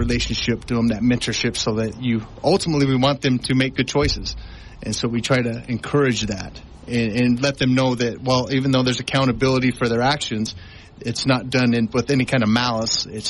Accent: Provo, Utah, United States; moved away as an adult; Yep, I grew up in Provo. Went to Tempe High.

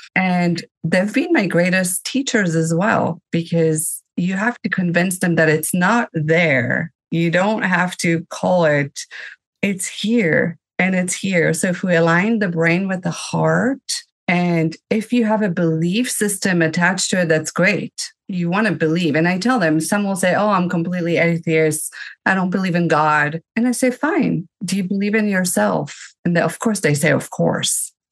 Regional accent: South Africa; also born or lived in Israel; I was born in Israel, raised in South Africa, raised with all religions from all walks of life.

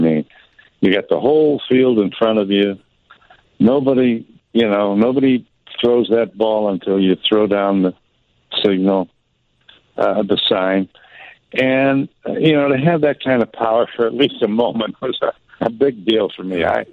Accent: Cleveland, Ohio, United States; And I grew up in Cleveland. So I grew up with the Indians.

